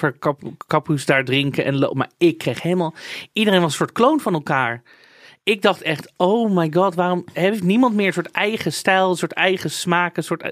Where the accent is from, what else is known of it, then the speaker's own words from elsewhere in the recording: Amsterdam, North Holland, Netherlands; Maar ik werd gewoon gefrustreerd als Amsterdammer.